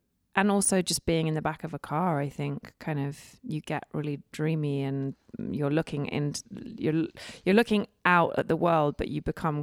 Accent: England, United Kingdom; also born or lived in Italy; Because I was born in Italy and then when we moved back to England when I was very small, we still drove to and from England to Italy across Europe

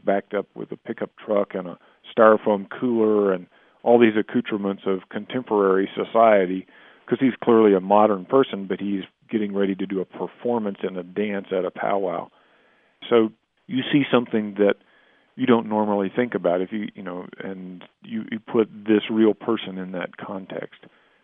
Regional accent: Texas, United States; also born or lived in Western US; but I grew up in Texas and have lived in the West most of my life

